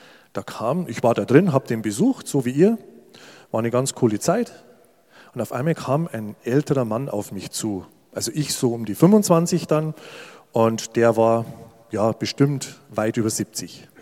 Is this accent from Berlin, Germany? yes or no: no; Berchtesgaden, Bavaria, Germany; moved away as an adult; now in Hainichen, Germany; Wir leben jetzt in Hainichen. Ich komme ursprünglich aus Bayern, aus Berchtesgaden, da ganz im Süden unten. Und ich bin seit 1990 hier in Hainichen. Als junger Mensch bin ich hier rübergekommen. Ich war so, ja, 22.